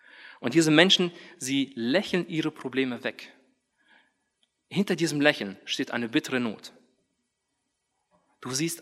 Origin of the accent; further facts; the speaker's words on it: Thailand; Ich bin in Thailand groß geworden.